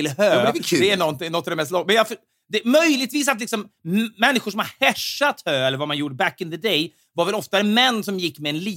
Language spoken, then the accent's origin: Swedish; Ljungaverk, Västernorrland County, Sweden; när jag växte upp i Ljungaverk.